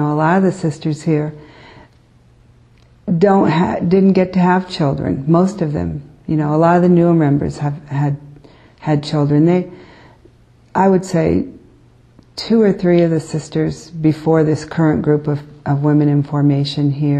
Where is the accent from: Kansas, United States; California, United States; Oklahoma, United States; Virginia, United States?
Kansas, United States; Atchison; But I was born in Kansas, and I was taught by the Benedictine sisters there from Atchison, Kansas, and for 8 years.